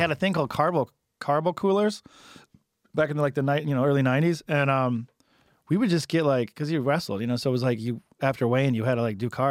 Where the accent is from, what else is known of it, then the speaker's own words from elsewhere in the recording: Chicago, Illinois, United States; I'm from Star Rock area, which is like a state park southwest.